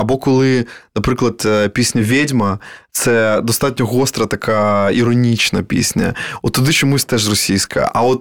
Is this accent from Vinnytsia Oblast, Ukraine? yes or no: yes; Vinnytsia, Vinnytsia Oblast, Ukraine; я з Вінниці. І в Вінниці всі говорили або російською, або на суржику. Мені дуже пощастило, що в мене була бабушка Ніна, яка прекрасно спілкувалася українською